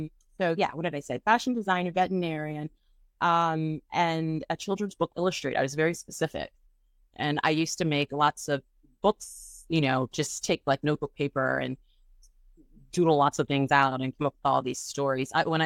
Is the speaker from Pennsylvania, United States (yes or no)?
no; Washington, District of Columbia, United States; also born or lived in New York City; I grew up in Washington, D.C. and in New York City a long time, so I know what a winter wonderland is like.